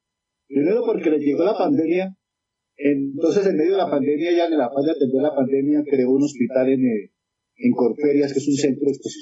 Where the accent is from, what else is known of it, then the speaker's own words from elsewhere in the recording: Colombia; Para mí, como colombiano, es vergonzoso tener un gobierno tan incapaz de dirigir mi país.